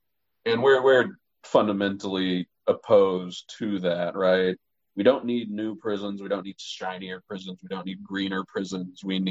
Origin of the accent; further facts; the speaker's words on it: Texas, United States; And we're from Texas. I'm from Texas.